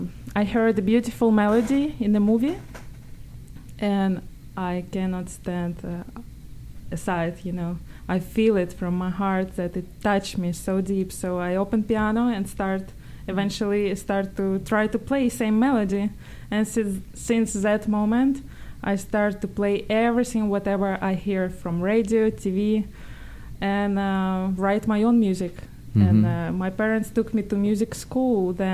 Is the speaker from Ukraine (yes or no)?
yes; Ukraine; Yes, I grew up in Ukraine, very beautiful country, and my family there admire music and musicians